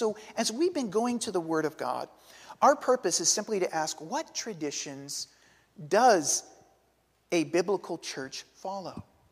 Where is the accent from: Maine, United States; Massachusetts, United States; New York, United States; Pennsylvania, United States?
New York, United States; Queens; Well, I grew up in Queens